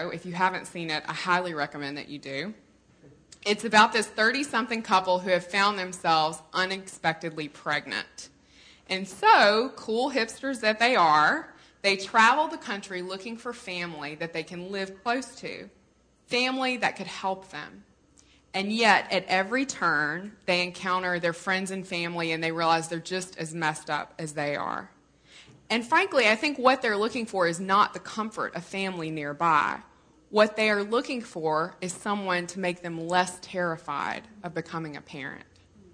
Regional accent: Mississippi, United States; I'm from Mississippi. I have an undergraduate degree in worrying about people going to hell.

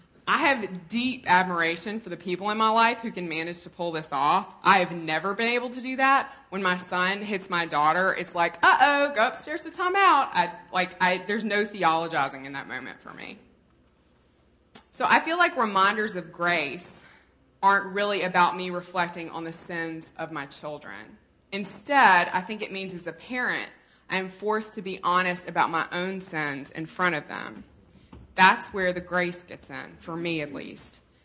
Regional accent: Mississippi, United States; I'm from Mississippi. I have an undergraduate degree in worrying about people going to hell.

